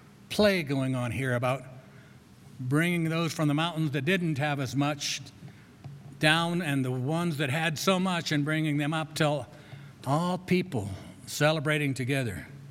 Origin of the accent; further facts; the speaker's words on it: Grand Junction, Colorado, United States; also born or lived in Arvada; I've been born and raised in Grand Junction, and then I've lived in Arvada.